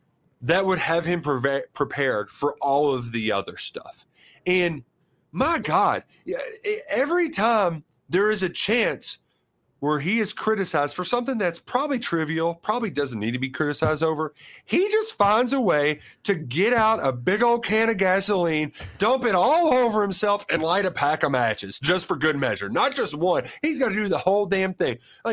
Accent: Louisville, Kentucky, United States; I grew up in Louisville, Kentucky. It's we love our basketball around here.

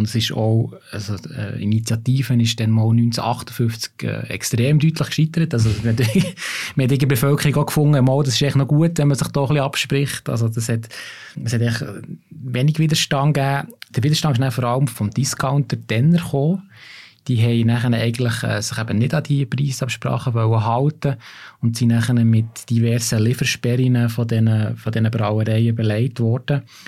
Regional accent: Bern, Switzerland; das ist für mich als Berner ein bisschen peinlicher Entscheid.

